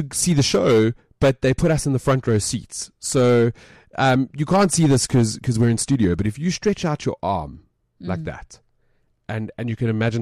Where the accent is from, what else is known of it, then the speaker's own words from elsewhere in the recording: South Africa; And I was like, I'm from South Africa.